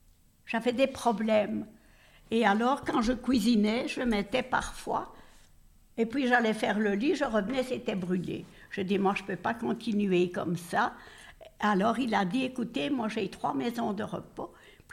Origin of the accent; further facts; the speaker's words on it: Belgium; born there; Je suis née de parents italiens, mais je suis née en Belgique. Mon père est venu ici en 1922, après la Première Guerre.